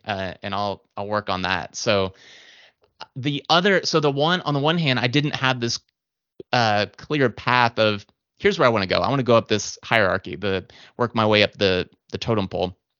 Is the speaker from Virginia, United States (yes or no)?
yes; Virginia, United States; So growing up in Northern Virginia, the suburbs of Washington, D.C., I was very familiar with traffic.